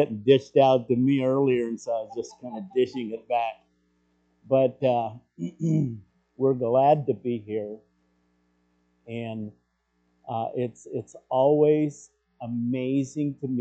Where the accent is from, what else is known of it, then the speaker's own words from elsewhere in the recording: Ashland, Ohio, United States; from Ashland, Ohio. It's about 12 hours from here